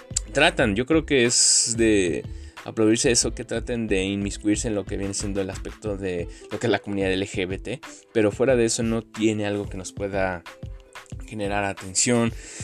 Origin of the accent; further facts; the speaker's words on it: Mexico; así como los mexicanos en su momento fuimos